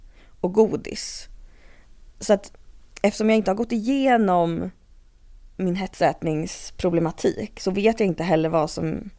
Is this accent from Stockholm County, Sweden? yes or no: yes; Stockholm, Stockholm County, Sweden; also born or lived in London / Uppsala; jag och min mamma flyttade till från London till min mormor i Uppsala när jag var ett halvår. Och sen är jag uppvuxen i Stockholm. Och bott här liksom hela tiden ungefär med lite avbrott.